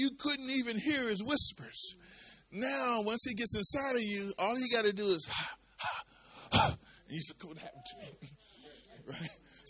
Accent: Mississippi, United States; That being, I'm from Mississippi.

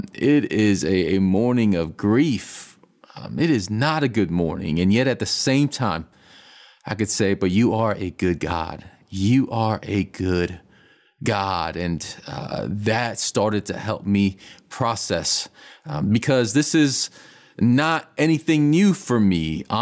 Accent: Florida, United States; Marjorie Stoneman Douglas High School down in South Florida, being in my home state, that hit hard as well.

